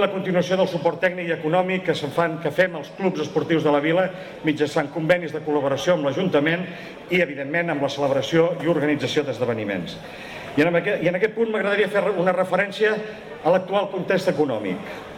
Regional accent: Sitges, Catalonia, Spain; I d'orgull també com a ciutadans, com a vilatans que som de Sitges.

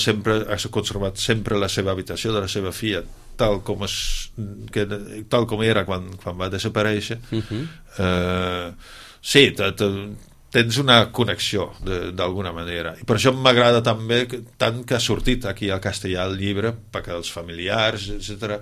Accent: Netherlands; Catalan is a second language; jo sóc holandès, encara més fàcil escriure en holandès

